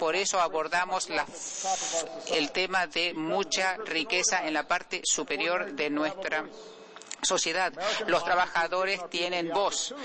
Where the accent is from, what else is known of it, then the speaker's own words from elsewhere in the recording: United States; Lo pueden ver en las elecciones que se están llevando a cabo en mi país.